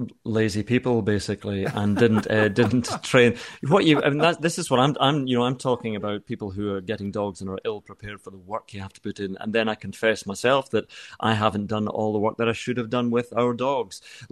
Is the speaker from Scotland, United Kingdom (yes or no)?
yes; Scotland, United Kingdom; moved away as an adult; now in England; So, I mean, I am Scottish through and through, but I've been living in England for a long time because of the work.